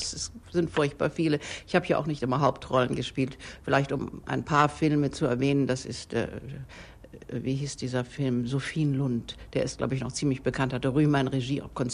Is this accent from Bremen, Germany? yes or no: no; Berlin, Germany; ich bin Berlinerin. Mein Vater war Berliner, mein Großvater war Berliner. Wir sind eine ganz alte Berliner Familie.